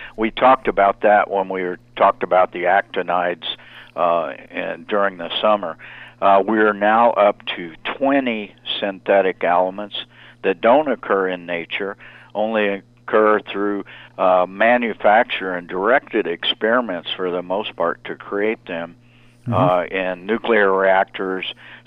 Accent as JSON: {"language": "English", "region": "New Mexico", "country": "United States", "tie": "born or raised there", "said": "And 2 years later, in my home state of New Mexico"}